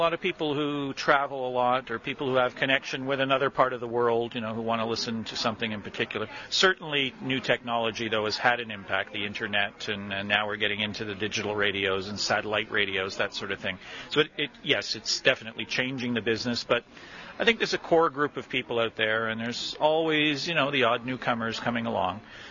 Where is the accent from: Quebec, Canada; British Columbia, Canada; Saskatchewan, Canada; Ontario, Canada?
Quebec, Canada; Montreal; I'm from Montreal, and we didn't really have any outlets locally